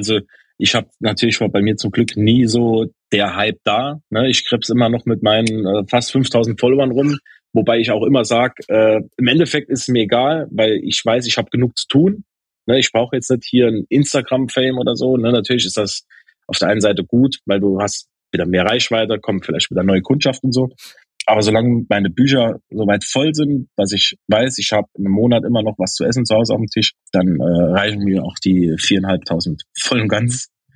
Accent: Saarland, Germany; ich glaube, bei uns ist Mundpropaganda wie tatsächlich bei uns im Saarland echt noch schwerer

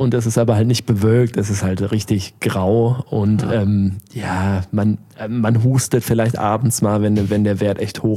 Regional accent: Germany; now in Shanghai, China; Also das ging für mich jetzt relativ leicht, weil ich als Deutscher sehr irgendwie gefragt war, ich weiß auch nicht.

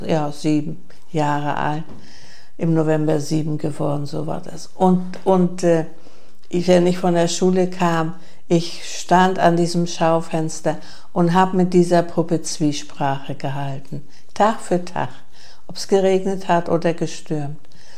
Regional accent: Gelsdorf, Rhineland-Palatinate, Germany; ich bin in Gelsdorf aufgewachsen

